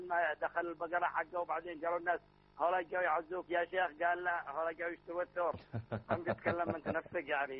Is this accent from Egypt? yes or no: no; Marib, Yemen; انا من اليمن من مارب